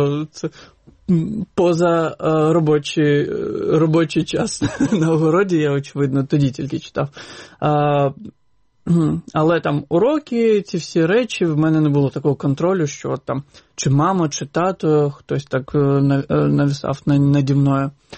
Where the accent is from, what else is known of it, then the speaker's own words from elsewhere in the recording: Crimea, Ukraine; also born or lived in Bakhchysarai; я сам родом з Бахчисараю, моя родина, але ми змогли повернутися в 89-му році в Сакський район. Тобто це фактично між Сімферополем і Саками селище.